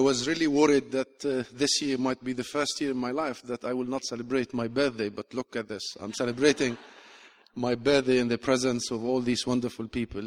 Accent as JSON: {"language": "English", "town": "Rafah", "region": "Gaza Strip", "country": "Palestine", "tie": "born or raised there", "second_language": "English", "said": "I was born in Gaza, to the very south of Palestine, in Rafah refugee camp. And I've lived in Gaza, in fact, most of my life."}